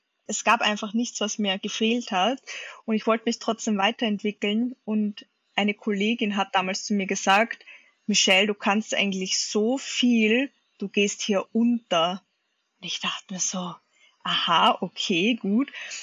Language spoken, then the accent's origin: German; Austria; da hat sich bei uns in Österreich in der Politik wahnsinnig viel getan